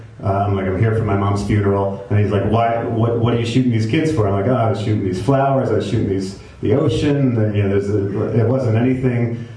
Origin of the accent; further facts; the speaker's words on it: New York City, New York, United States; it's like they saw that I was from New York City